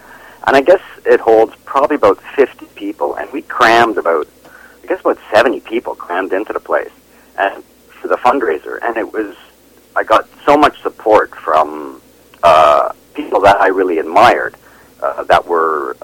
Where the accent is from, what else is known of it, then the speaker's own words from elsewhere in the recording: Montreal, Quebec, Canada; But I do mention, growing up in Montreal, and my time in school